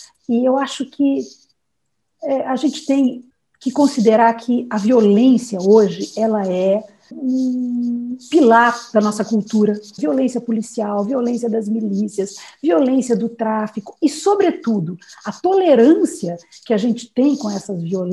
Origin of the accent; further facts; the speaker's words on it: Brazil; moved away; porque eu sou brasileira, toda minha família está aí, meus amigos, a minha língua, sabe? Eu saí do Brasil, mas o Brasil continua dentro de mim.